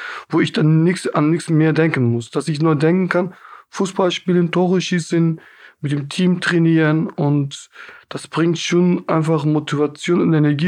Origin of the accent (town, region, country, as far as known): Hamburg, Germany